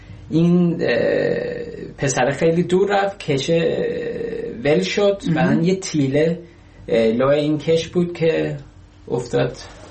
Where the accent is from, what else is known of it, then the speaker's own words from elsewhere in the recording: Iran; moved away; من زود از ایران اومدم بیرون